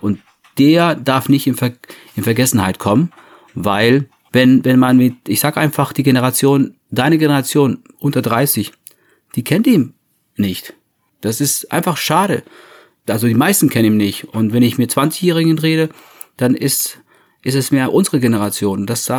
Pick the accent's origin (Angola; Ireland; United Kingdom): Ireland; German is a second language; aber ich als Ire